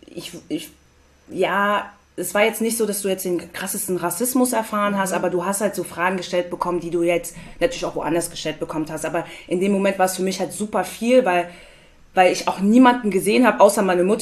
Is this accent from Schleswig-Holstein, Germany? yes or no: no; Frankfurt, Hesse, Germany; ich bin in Frankfurt geboren und habe in Sindlingen-Hattersheim so gelebt